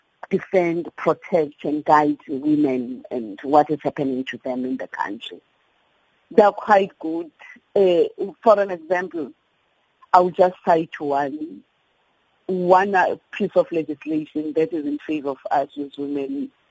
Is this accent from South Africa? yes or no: yes; South Africa; as I grew up in South Africa, that we grew under